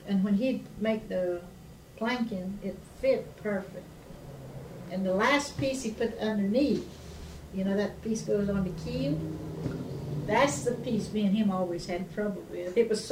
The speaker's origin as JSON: {"language": "English", "town": "St. Augustine", "region": "Florida", "country": "United States", "tie": "born or raised there", "said": "Yes, that's my hometown."}